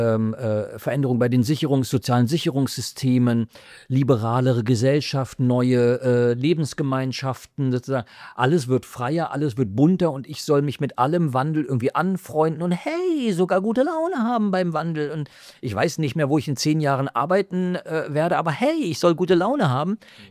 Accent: East Germany, Germany; Ich komme aus dem Osten.

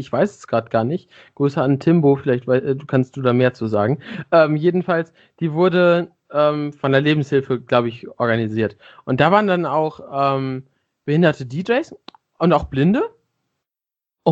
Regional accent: Lower Saxony, Germany; Ich komme aus Niedersachsen.

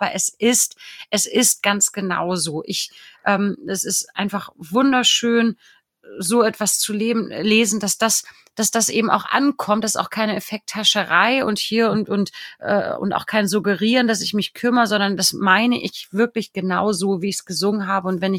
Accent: Schleswig-Holstein, Germany; Das heißt also, selbst Bremen, Hannover, wird man als Schleswig-Holsteiner nicht mehr als Norden dazuzählen

